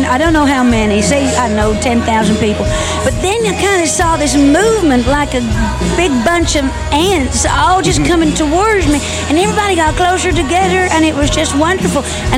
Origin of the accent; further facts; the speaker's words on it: Tennessee, United States; when I was growing up in the Smoky Mountains of East Tennessee, you know, I was born and raised on a farm, so my daddy was a farmer, and a lot of my family were hillbillies.